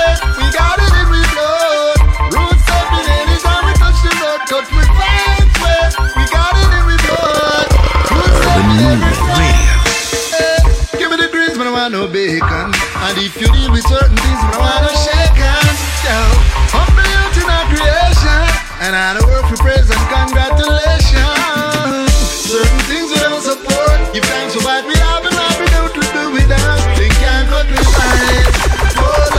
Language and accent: English; Jamaica; I'm a vice, I should know, man, I'm Jamaican.